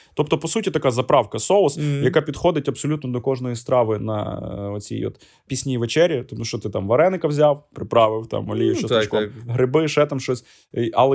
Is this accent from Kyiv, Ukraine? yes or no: no; Volyn Oblast, Ukraine; Я з Волині, і от якщо є у нас слухачі з Волині, підтвердять, це дуже відрізняється